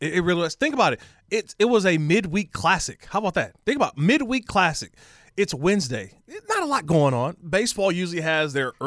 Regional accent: California, United States; I'm born and raised in the Bay Area

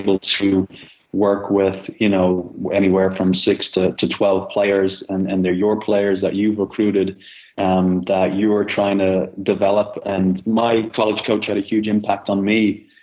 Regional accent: Ireland; growing up in Ireland

